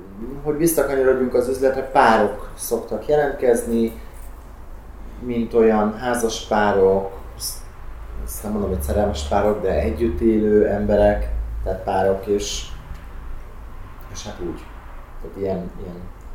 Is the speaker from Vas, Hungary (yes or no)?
no; Miskolc, Borsod-Abaúj-Zemplén, Hungary; now in Budapest, Hungary; ahogy felkerültem Budapestre, én miskolci vagyok egyébként